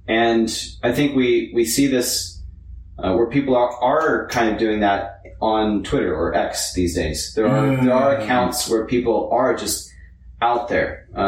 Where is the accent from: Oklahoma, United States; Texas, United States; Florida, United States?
Texas, United States; Dallas; And I grew up in the Bible Belt. In Dallas, Texas.